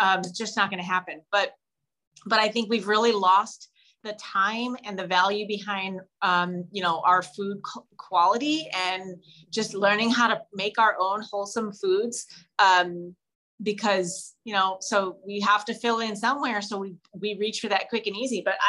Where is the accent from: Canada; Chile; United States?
United States; Midwest; and I grew up in the Midwest too. So it's different.